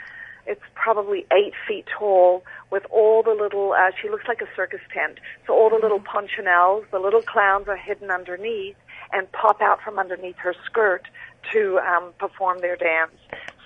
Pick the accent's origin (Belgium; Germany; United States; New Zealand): New Zealand; being that I'm originally from New Zealand and grew up having my afternoon tea